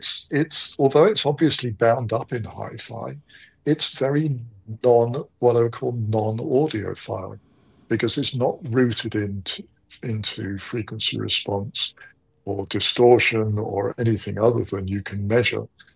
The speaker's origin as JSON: {"language": "English", "town": "Plymouth", "region": "South West England", "country": "United Kingdom", "tie": "born or raised there", "said": "back down in my hometown in the UK, Plymouth, where I was managing a shop."}